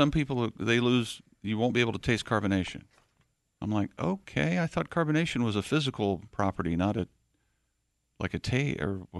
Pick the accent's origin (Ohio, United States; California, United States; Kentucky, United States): Ohio, United States; Well, I'm from Ohio.